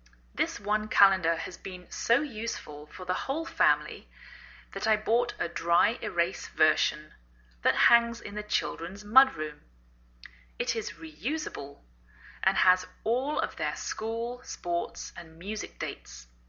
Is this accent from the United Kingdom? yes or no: yes; England, United Kingdom; now in United States